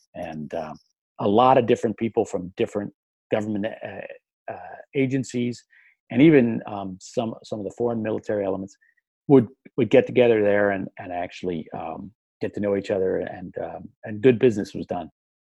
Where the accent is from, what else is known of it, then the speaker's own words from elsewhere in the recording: Milwaukee, Wisconsin, United States; No, I'm actually back in my hometown, Milwaukee, Wisconsin, where I was born and raised.